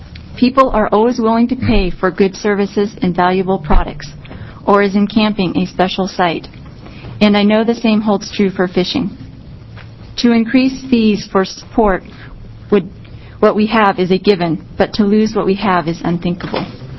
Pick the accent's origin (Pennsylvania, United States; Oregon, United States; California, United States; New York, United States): Oregon, United States; I was born in Oregon and have lived in Oregon my whole life.